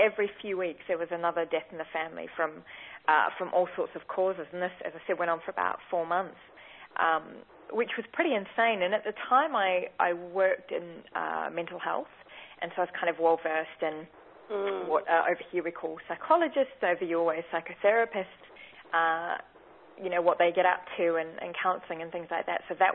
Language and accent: English; New Zealand; also born or lived in United Kingdom; now in Australia; I'm not an Australian, I'm a Kiwi, but I've lived in the UK a long time, but have found myself over here at the minute.